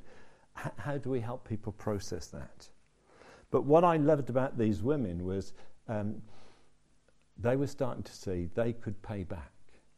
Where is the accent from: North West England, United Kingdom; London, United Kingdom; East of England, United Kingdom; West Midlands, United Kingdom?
West Midlands, United Kingdom; Birmingham; I'm from Birmingham, so we fast.